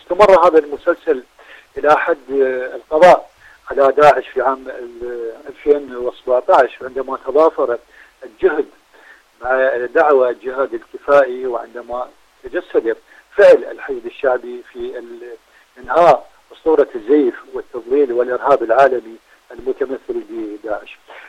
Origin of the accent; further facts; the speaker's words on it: Iraq; عندنا في العراق